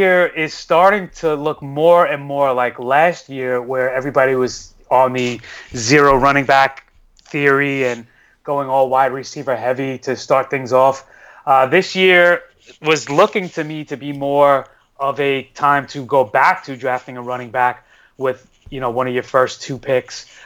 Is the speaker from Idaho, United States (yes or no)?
no; New York City, New York, United States; So I am from New York City, born and raised. I've been in Brooklyn for a long time now, over 30 years. I'm in my early 40s.